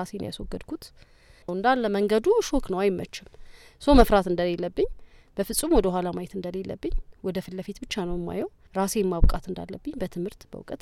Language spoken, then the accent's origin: Amharic; Addis Ababa, Ethiopia; የአዲስ አበባ ልጅ፣ የፒያሳ ልጅ ነኝ። እንደ ማንኛውም የአዲስ አበባ ነዋሪ ነው ያደግኩት።